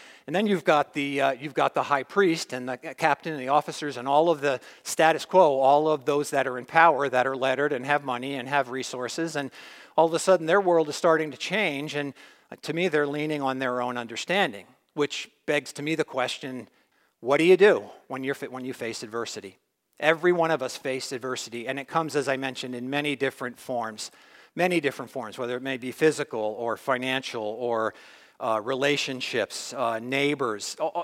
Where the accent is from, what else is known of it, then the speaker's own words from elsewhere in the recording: New Jersey, United States; I remember growing up in Jersey, we used to go to Yankee Stadium as a kid